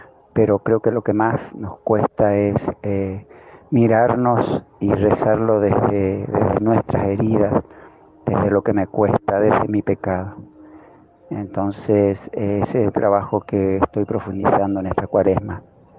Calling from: Resistencia, Chaco, Argentina; de Resistencia.

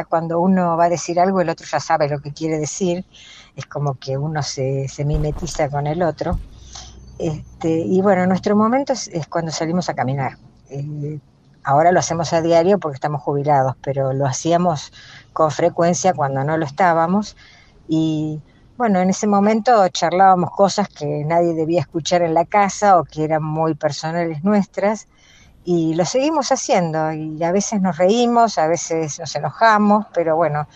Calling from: La Plata, Buenos Aires Province, Argentina; de La Plata, tengo 67 años

